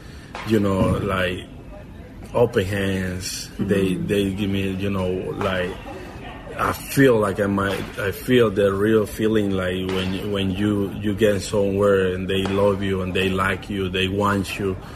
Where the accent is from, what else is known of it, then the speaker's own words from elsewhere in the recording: Venezuela; I mean, we got bass in okay. Venezuela, in my hometown.